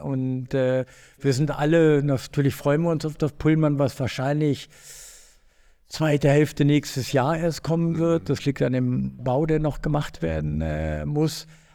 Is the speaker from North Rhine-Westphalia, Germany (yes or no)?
yes; Cologne, North Rhine-Westphalia, Germany; Man, als Kölner sagt man zwar nicht Düsseldorf, aber naja